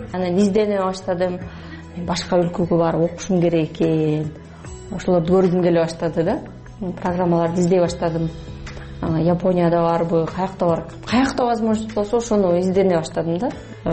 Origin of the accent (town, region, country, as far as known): Issyk-Kul Region, Kyrgyzstan; born or raised there